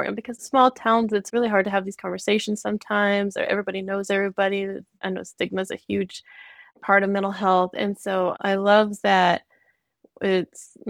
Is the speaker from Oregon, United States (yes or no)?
no; Monahans, Texas, United States; I grew up in Monahans most of my life, so being able to bring mental health back to Monahans specifically